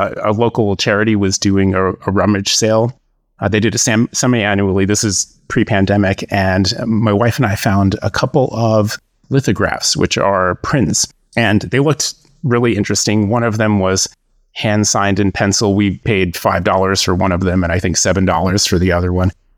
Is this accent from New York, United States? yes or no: yes; New York, United States; now in Allentown, United States; I am originally from New York. I live in Allentown, Pennsylvania with my wife.